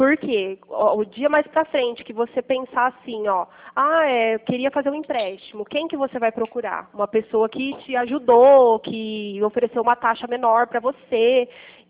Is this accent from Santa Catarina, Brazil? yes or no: no; Pirassununga, São Paulo, Brazil; eu sou de Pirassununga